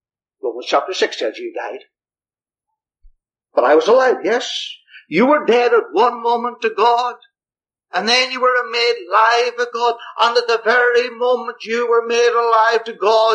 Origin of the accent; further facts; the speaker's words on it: Ireland; and I'm Irish, and the old Irishism in me, of temper and twistedness, that is so awkward at times, and can just fly off the handle and get angry for no justifiable reason.